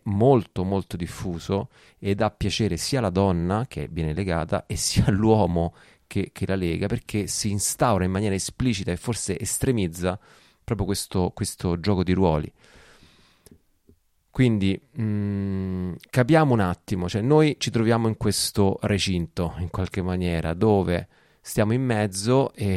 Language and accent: Italian; Rome, Lazio, Italy; però comunque sono di Roma, quindi ci sta.